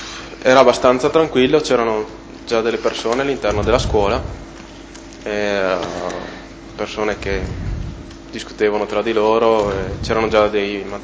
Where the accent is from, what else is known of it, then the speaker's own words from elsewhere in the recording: Isola della Scala, Veneto, Italy; born there; sono nato a Isola della Scala il 16 gennaio 1979, in provincia di Verona.